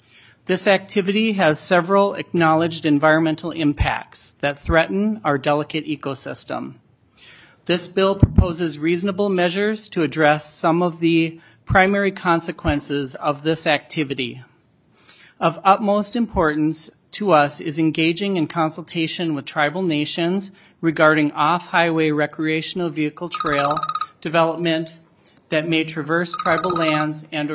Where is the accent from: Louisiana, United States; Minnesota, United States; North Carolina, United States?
Minnesota, United States; I'm from the Mille Lacs area.